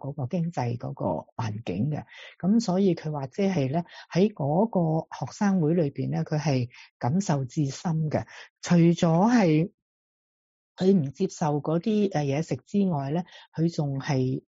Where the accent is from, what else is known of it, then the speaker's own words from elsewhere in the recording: Guangdong, China; 因为我哋广东人啊嘛，我从来都未认识过呢个字